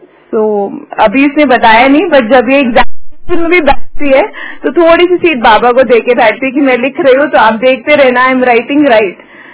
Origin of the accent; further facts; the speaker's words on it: Jalandhar, Punjab, India; और मैं जलंधर पंजाब से हूँ.